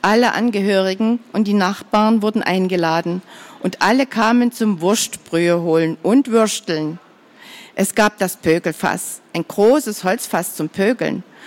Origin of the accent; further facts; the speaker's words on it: Saxony, Germany; born there; Geboren bin ich im Juli 1924 in einem kleinen Dorf an der Neiße, an der polnischen Grenze, in der Oberlausitz sozusagen.